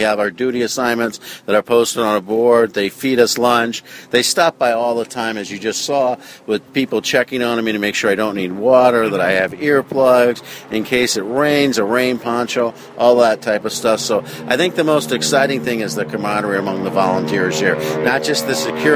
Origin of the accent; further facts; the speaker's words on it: Dillon, Colorado, United States; I'm from Dillon, Colorado, which is kind of a strange place. Nobody hardly ever hears of it. It's about 70 miles west of Denver, up in the High Rockies.